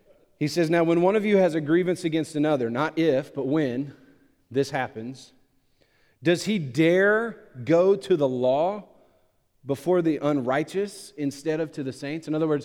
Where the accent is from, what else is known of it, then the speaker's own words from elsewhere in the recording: Louisiana, United States; We're Cajun folks, so we just disagree over spices.